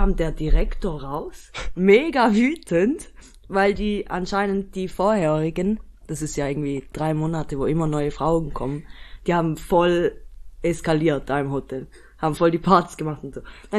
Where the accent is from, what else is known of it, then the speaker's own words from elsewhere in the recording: Switzerland; Ich bin Schweizerin, lass mich doch. Ich kann nicht besser Hochdeutsch.